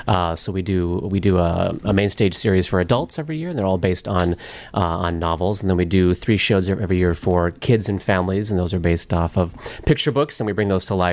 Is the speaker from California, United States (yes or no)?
no; Duluth, Minnesota, United States; now in Chicago, United States; Northern Minnesota, Duluth, Minnesota, originally. But I've been in Chicago for 20 some years now.